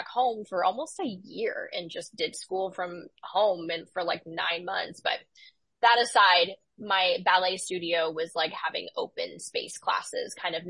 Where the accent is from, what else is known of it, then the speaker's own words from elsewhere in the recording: New York, United States; also born or lived in Massachusetts; I love, you know, Massachusetts. I'm from New York originally, but there's something like about having lived there and gone through the whole school experience that draws me back there sometimes.